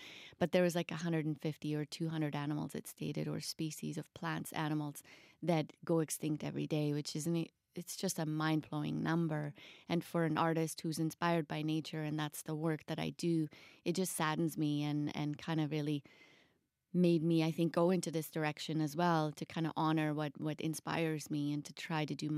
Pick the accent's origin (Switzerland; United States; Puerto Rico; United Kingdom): Switzerland; growing up in Switzerland, we do not have polar bears there.